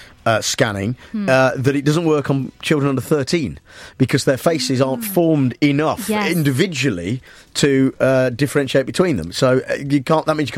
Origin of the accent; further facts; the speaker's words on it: United Kingdom; We are British, damn it, and we like